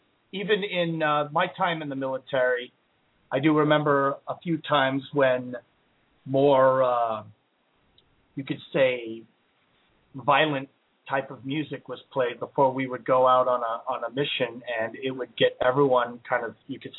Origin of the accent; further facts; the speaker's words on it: Scotland, United Kingdom; Being Scottish myself, I have a lot of bagpipe music saved in my archives